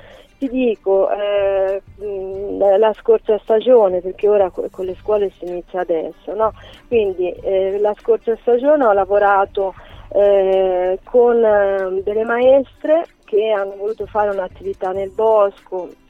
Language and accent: Italian; Cortona, Tuscany, Italy; la stessa Cortona, io sono di Cortona